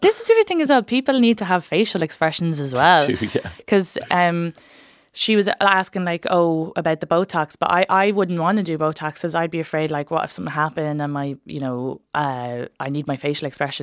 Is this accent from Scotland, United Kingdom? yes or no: yes; Leith, Scotland, United Kingdom; accent: Leith; also born or lived in United States; because people have always like your accent's so messed up because you lived in America, and I'm like, no, my accent was messed up before America.